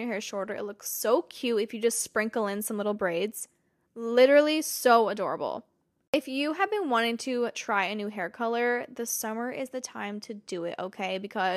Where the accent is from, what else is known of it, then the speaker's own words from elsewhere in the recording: Arizona, United States; Now, growing up in Arizona, being outside was like kind of a punishment, but I was always outside as a kid.